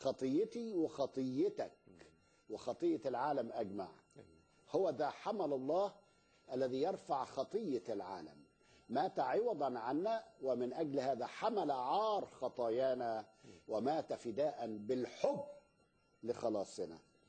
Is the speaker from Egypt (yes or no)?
yes; Egypt; المثل بنقوله عندنا في مصر